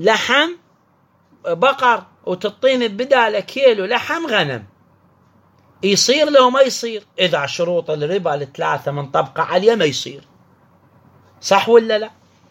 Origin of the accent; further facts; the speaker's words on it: Basra, Basra Governorate, Iraq; عندنا بالبصرة تقريبا أكثر من 60 نوع من أنواع التمر